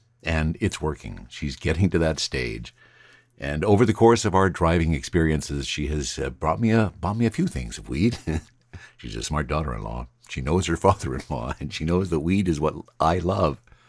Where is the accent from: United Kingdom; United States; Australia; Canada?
Canada; I'm from Canada.